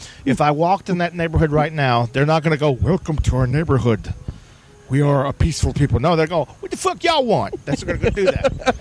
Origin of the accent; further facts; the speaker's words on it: New Orleans, Louisiana, United States; born there; most of the people here are from somewhere else, myself included. I was born in New Orleans.